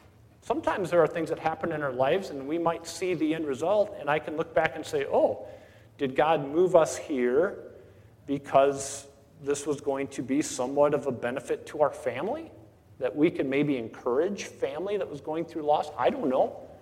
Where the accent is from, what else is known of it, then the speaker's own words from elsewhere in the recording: Minnesota, United States; but we ended up in Rochester, moving up from Oklahoma. I grew up in Minnesota.